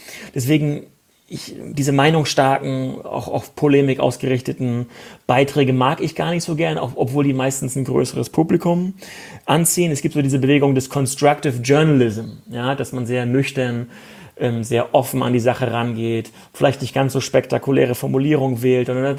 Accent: Mecklenburg-Vorpommern, Germany; Also ich bin ja in einem kleinen Dorf aufgewachsen in Mecklenburg, so 30 Kilometer von Rostock entfernt

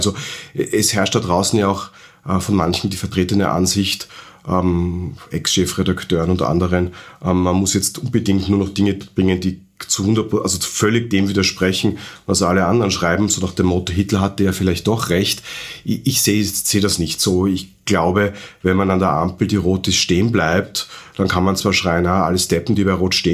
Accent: Tyrol, Austria; zumindest sage ich das als Tiroler

